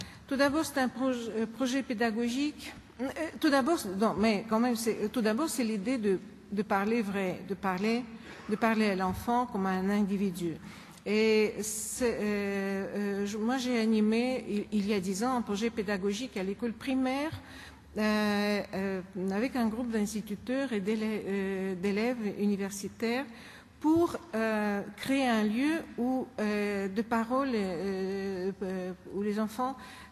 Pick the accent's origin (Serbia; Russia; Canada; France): Russia; Udmurtia; Et je viens de Russie, c'est une région qui se trouve entre la Volga et l'Oural et dont le chef-lieu est Ijevsk